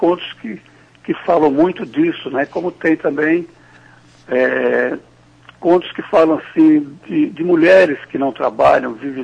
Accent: Minas Gerais, Brazil; also born or lived in Bahia; a minha infância passada em Minas Gerais, a minha infância passada na Bahia

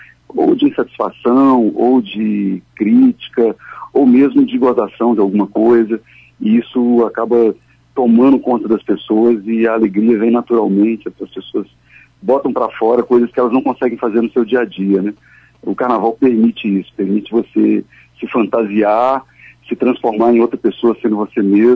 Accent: Minas Gerais, Brazil; Da gente se reaprender enquanto mineiro

